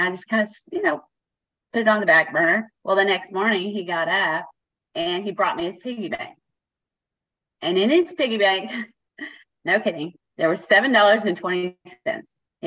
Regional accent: Keller, Texas, United States; I'm from Keller, Texas.

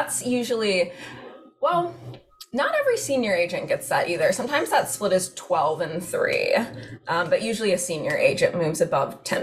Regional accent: Chicago, Illinois, United States; born there; I was born in Chicago, but they are from Alabama and Georgia.

